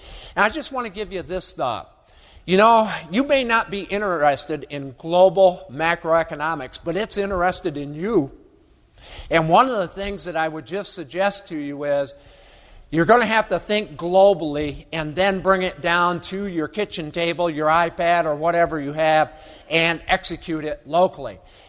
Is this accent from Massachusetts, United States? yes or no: no; New York, United States; And I'm originally from upstate New York, grew up about 60 miles north of Syracuse, New York.